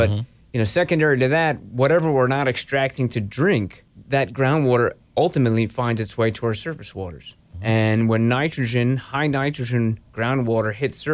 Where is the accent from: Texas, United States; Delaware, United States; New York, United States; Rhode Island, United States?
New York, United States; Port Jefferson; Well, I'm a lifelong Long Islander. I was born in Port Jefferson.